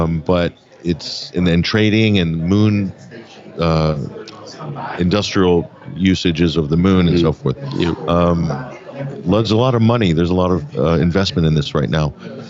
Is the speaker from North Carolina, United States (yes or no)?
no; Cape Canaveral, Florida, United States; Yeah, I mean, I grew up in Florida, Cape Canaveral, as a young kid, and NASA was like, you know, we're kids in the 70s.